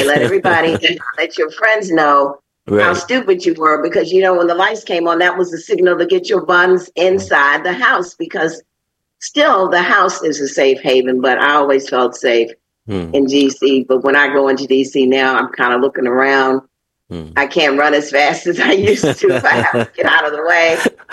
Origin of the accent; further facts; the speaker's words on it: Washington, District of Columbia, United States; growing up in Washington, D.C. used to be a safe haven. I could go northeast, where I grew up in northeast.